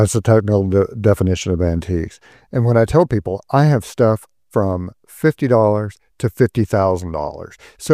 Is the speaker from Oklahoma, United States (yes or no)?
yes; Oklahoma, United States; I'm a hick from Oklahoma, and like most people, I was in the Navy, and that's how I ended up in Norfolk.